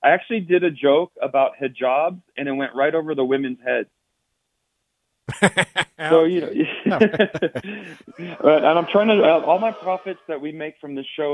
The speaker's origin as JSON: {"language": "English", "region": "Nevada", "country": "United States", "said": "because I'm from Northern Nevada and we want to spread the love."}